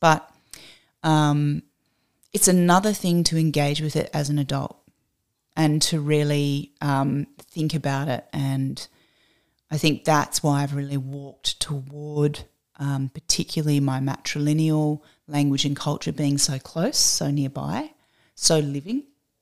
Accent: Adelaide, South Australia, Australia; also born or lived in Sydney; now in Melbourne, Australia; I was actually born here in Naam, and then I grew up on Kaurna land in Adelaide, and then I spent about 10 years on Gadigal land in Sydney. And then I came back to Naam, and I've been here now for about 20 years.

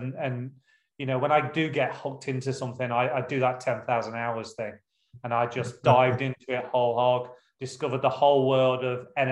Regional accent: United Kingdom; born there; So born in the UK in the 70s, was very lucky to have really hardworking working class parents who foresaw the computer age coming well ahead of the game.

